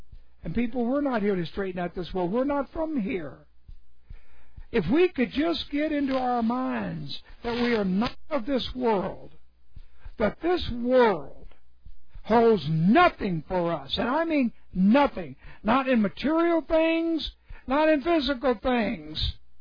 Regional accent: United States; I'm not from here. I'm from America. I'm from somewhere else.

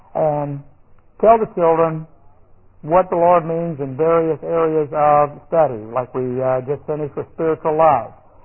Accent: Houston, Texas, United States; the little church I grew up in Houston

